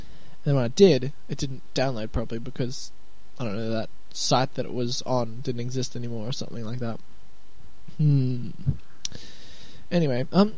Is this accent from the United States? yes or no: no; Sydney, New South Wales, Australia; I guess because we're not American here. We're Australians in the land of Sydney.